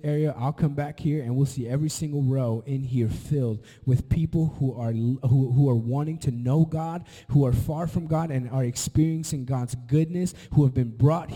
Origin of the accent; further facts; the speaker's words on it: Canada; born there; I'm Hispanic. I'm 100% Salvadorian. I was born in Canada in the freezing cold and the blizzards.